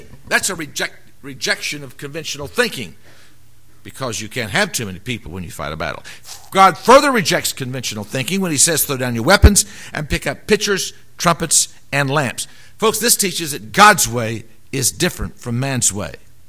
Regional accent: Wayne, West Virginia, United States; I grew up in West Virginia, and I shined shoes on the street corners of Wayne, West Virginia, my hometown, small town.

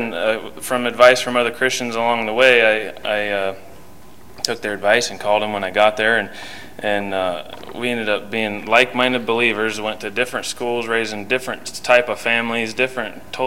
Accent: Findlay, Ohio, United States; also born or lived in Pensacola; I guess briefly I'll tell you, I was raised in Findlay, Ohio, and I just was driving through from visiting my parents last couple weeks.

